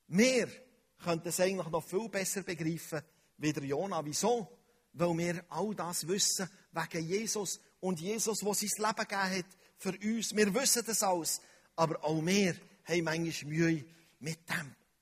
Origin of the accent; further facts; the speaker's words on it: Switzerland; Unsere Denkart als Schweizer allgemein ist der Teufel.